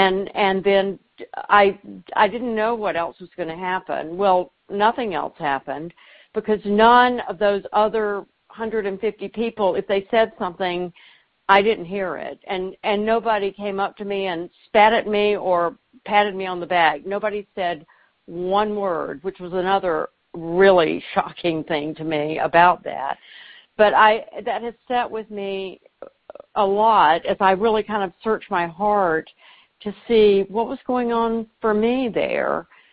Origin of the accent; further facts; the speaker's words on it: the South, United States; I am from the South